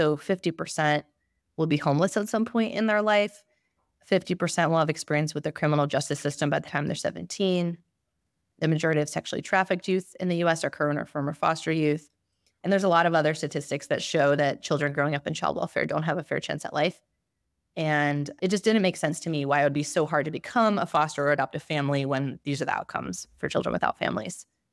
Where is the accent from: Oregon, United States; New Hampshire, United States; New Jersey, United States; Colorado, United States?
New Jersey, United States; I grew up in New Jersey. I'm the youngest of three daughters, and I had a really loving family.